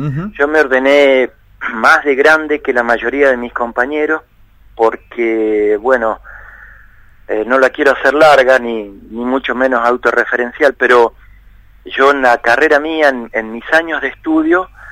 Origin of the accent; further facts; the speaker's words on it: Santa Fe, Argentina; yo soy santafesino y pensaba toda la vida ser sacerdote en Santa Fe.